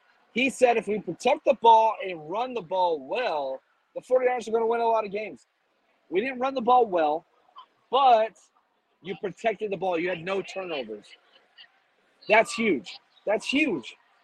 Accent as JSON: {"language": "English", "town": "Dallas", "region": "Texas", "country": "United States", "tie": "born or raised there", "said": "my whole reason why I'm a Cowboys fan, you guys know me, is because of just like where I was raised in Dallas"}